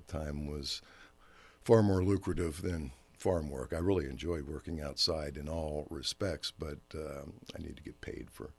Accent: Gettysburg, Pennsylvania, United States; I grew up in Gettysburg, Pennsylvania, and didn't feel like my community accepted me very well after I returned from Vietnam

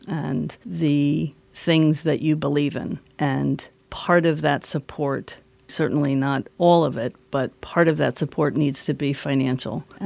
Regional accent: Allentown, Pennsylvania, United States; from Allentown.

